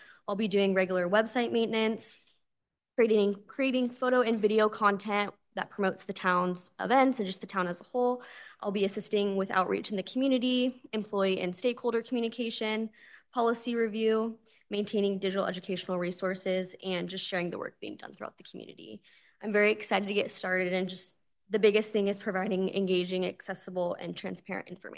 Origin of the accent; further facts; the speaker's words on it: Tracy, California, United States; I'm the new communications specialist. A little bit about me is I was born and raised in Tracy, but I do have family in Discovery Bay, so I grew up going here